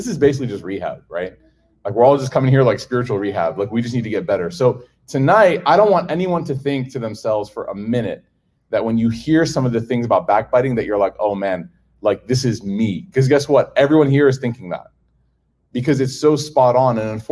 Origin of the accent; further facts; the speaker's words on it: Chicago, Illinois, United States; Do you guys know what deep dish pizza is? I'm from Chicago.